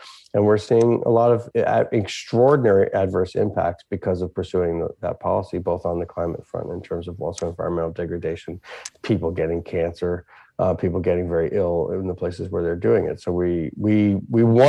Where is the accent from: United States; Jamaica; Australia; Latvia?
United States; New York City, New York; also born or lived in Pennsylvania; No, I'm actually from a number of places. I'm from New York City, but I'm also from the woods of Pennsylvania, which is where I am right now.